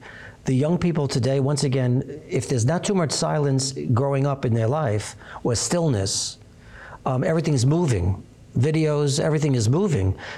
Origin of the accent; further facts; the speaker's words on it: Brooklyn, New York, United States; When I was young, in the 50s and early 60s, it was not uncommon. I'm from Brooklyn.